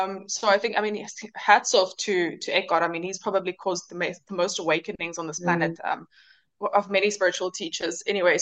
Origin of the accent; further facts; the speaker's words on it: Cape Town, Western Cape, South Africa; I'm from Cape Town, South Africa.